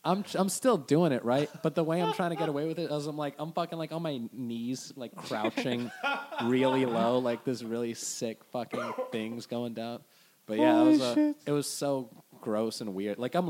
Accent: Washington, District of Columbia, United States; I'm an up north kid.

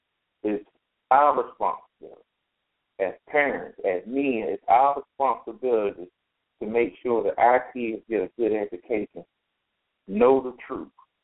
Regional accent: United States; I'm from Rocky Mountain, and they've been having a lot of murders going on everywhere. But speaking from my hometown, where I grew up

